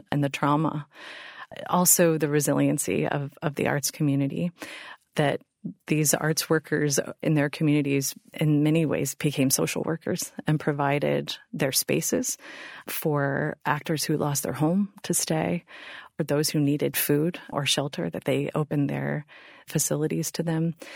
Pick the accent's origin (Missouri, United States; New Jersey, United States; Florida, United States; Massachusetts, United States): Missouri, United States; I grew up in the Missouri Ozarks and was really involved in community theater growing up